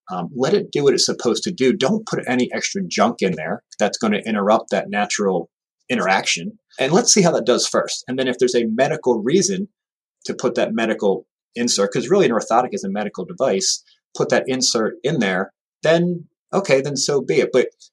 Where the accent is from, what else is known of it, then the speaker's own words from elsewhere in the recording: New Jersey, United States; So I'm from New Jersey originally, and I can't, you know, so mountains, New Jersey, Louisiana, all over the place.